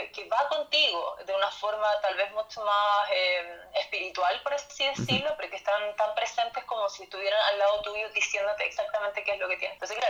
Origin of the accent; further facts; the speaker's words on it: Chile; soy la primera chilena, el 2 de agosto del 2019.